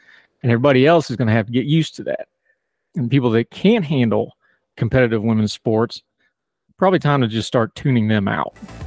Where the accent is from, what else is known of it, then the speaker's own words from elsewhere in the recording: West Virginia, United States; because of my home state of West Virginia.